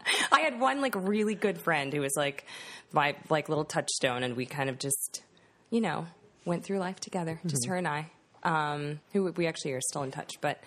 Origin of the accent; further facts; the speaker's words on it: Louisiana, United States; born there; I was born in Louisiana.